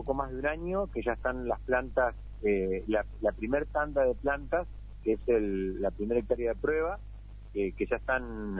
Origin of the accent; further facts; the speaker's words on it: Bahía Blanca, Buenos Aires Province, Argentina; nosotros hace muchos años que estamos acá en la provincia, pero somos nativos de Bahía Blanca.